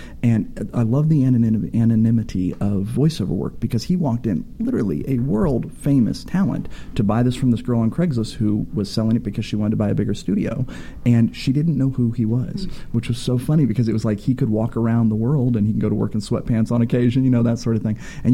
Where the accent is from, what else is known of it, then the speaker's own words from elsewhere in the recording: Kentucky, United States; I grew up in Kentucky. I love that style of music.